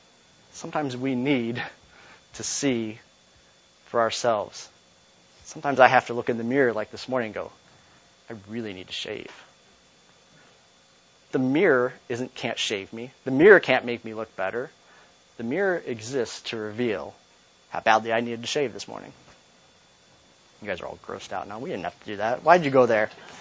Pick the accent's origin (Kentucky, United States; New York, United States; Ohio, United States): Ohio, United States; Toledo; I used a brief example last week that I grew up in Toledo